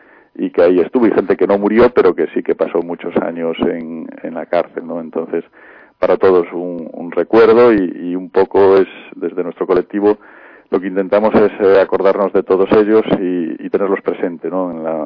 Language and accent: Spanish; Santiago de Compostela, Galicia, Spain; born there; now in A Coruña, Spain; Si yo no me reivindico coruñés, porque yo nací en Santiago, pero bueno, vivo aquí en Coruña